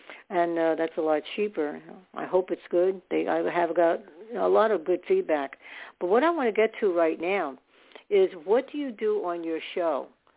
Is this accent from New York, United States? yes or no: yes; New York, United States; born there; I did in New York City. I was born in New York.